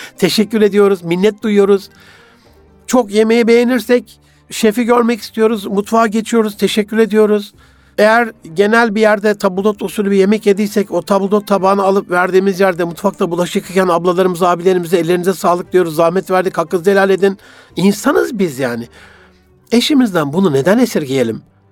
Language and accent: Turkish; Gaziantep, Turkey; Ben daha böyle bir Antepli olarak o iştahla otururum o sofra yani.